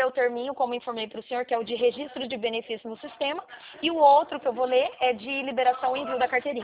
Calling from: São Paulo, Brazil; Eu falo aqui de São Paulo, da capital, Vila Olímpia.

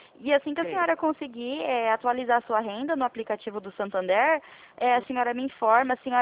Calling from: Presidente Prudente, São Paulo, Brazil; interior cidade? De São Paulo, na cidade de Presidente Prudente.

